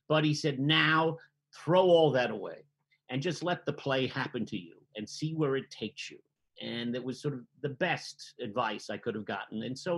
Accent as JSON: {"language": "English", "town": "Jersey City", "region": "New Jersey", "country": "United States", "tie": "born or raised there", "said": "even as an Irish Catholic kid in Jersey City, I seem to understand it."}